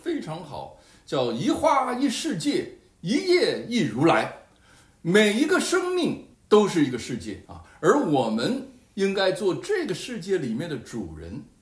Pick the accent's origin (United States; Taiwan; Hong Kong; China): United States; Chinese is a second language; 作为一个美国人，我从来不忌讳要直接的指出这一点